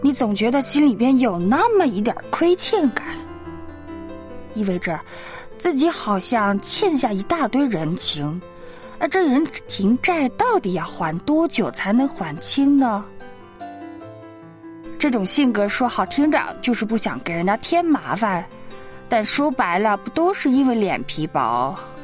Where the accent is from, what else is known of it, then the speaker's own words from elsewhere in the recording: Shanghai, China; 咱们上海人骨子里就是有一种傲气，不低头不认输